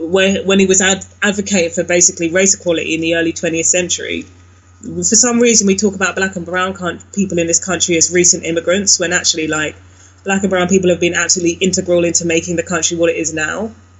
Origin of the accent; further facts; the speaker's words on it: London, United Kingdom; I live in East London. I was raised in South London.